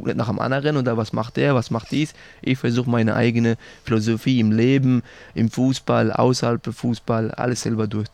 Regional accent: Mannheim, Baden-Württemberg, Germany; Ich bin ein Mannheimer

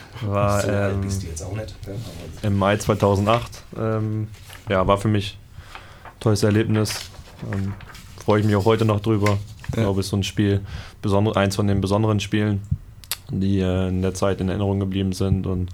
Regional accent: Osnabrück, Lower Saxony, Germany; angefangen in Osnabrück, wo ich herkomme

